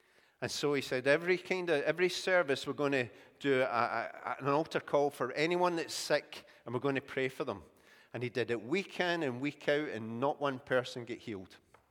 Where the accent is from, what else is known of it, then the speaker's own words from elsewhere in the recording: Scotland, United Kingdom; I said, oh, I'm from Scotland, you know.